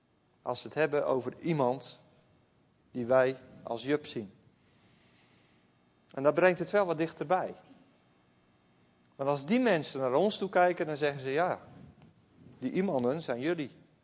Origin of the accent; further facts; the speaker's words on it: Tilburg, North Brabant, Netherlands; Bij ons in Tilburg zouden ze zeggen als iemand overleden is, het was best wel een goede mens.